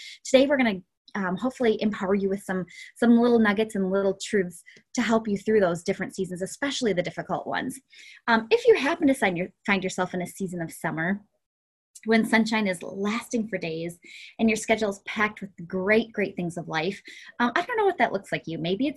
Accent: Wisconsin, United States; Now that I told you about growing up in Wisconsin, how does that translate to anything in life, really?

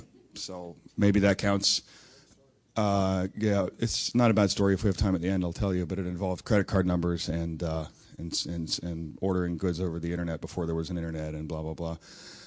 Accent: Washington, United States; I'm from Washington State, so it's like 8 o'clock.

